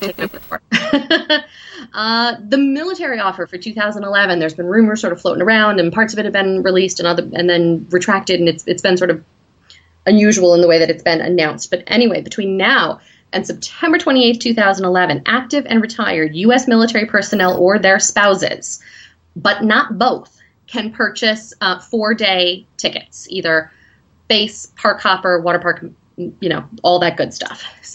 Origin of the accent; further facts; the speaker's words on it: New England, United States; This is fun news for me because I'm from New England.